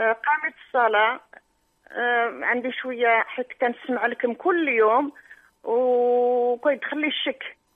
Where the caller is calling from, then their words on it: Netherlands; من هولندا.